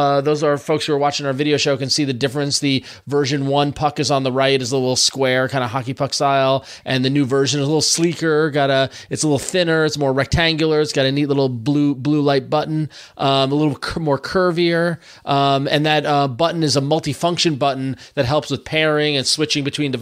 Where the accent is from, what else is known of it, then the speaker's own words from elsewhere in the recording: New York, United States; after being born and raised in the New York metro area, knowing these parkways like the back of my hands